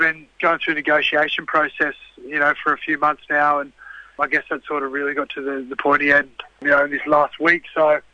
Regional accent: Bega, New South Wales, Australia; That's obviously where I grew up in Bega and played most of my football.

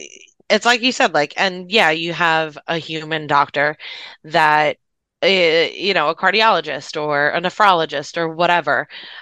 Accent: New York City, New York, United States; Because I grew up in New York City.

